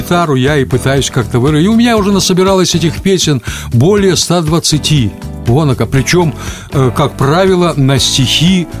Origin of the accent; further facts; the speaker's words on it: Donetsk Oblast, Ukraine; Сегодня, когда я переживаю вместе со всей Донецкой областью, поскольку я сам дончанин.